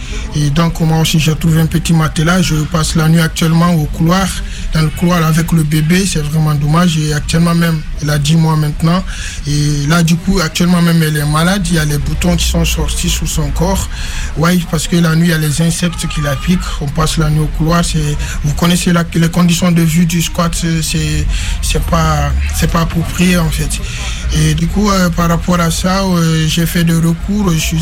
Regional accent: Guinea; moved away as an adult; now in France; Je suis né en 1990. Je viens de la Guinée-Conakry. Je suis rentré en France en 2019

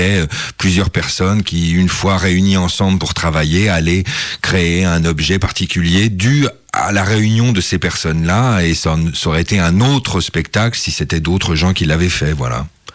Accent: Centre-Val de Loire, France; moved away as an adult; Eh bien, en fait, je viens du Loir-et-Cher, dans la région centre, et puis après mon baccalauréat, je suis allé à Paris

